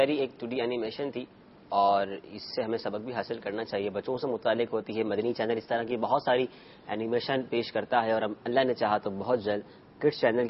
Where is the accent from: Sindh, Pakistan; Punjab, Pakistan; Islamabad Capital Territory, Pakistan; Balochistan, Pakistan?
Punjab, Pakistan; Gujranwala; اور میں اوکاڑا والا نہیں، میں گجرا والا سے ہوں۔